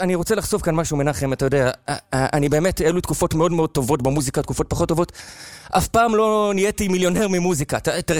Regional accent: Jerusalem, Jerusalem District, Israel; אני גדלתי בירושלים, בירושלים בקודש.

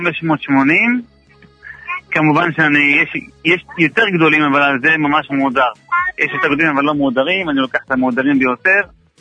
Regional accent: Yemen; אני מתימן

